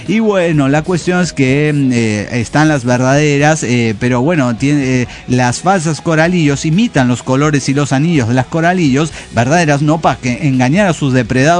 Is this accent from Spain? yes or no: no; Cuernavaca, Morelos, Mexico; de Cuernavaca, Morelos, México.